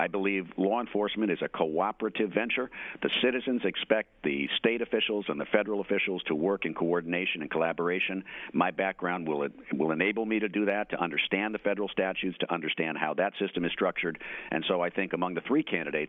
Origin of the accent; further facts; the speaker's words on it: New York City, New York, United States; I am a New Yorker, was born here. My family, to the extent it matters, has been here for generations.